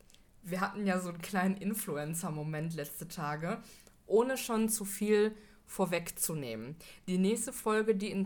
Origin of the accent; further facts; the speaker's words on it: Bottrop, North Rhine-Westphalia, Germany; Ich komme aus Bottrop, aus einem Kaff. Da fährt nicht mal eine Straßenbahn irgendwie rum.